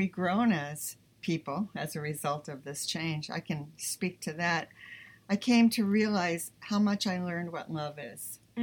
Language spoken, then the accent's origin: English; Sparta, United States; And on the poker run, this guy overheard me say I was from Sparta.